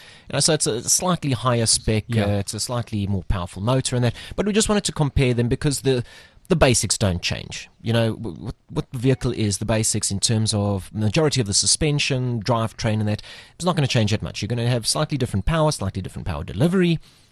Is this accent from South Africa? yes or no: yes; South Africa; and we're South African, we call it bucky.